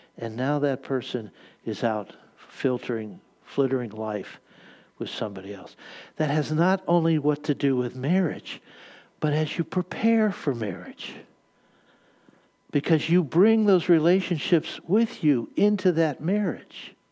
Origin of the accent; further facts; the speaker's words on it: Pennsylvania, United States; I'm from Western Pennsylvania. We have a different vocabulary there, okay?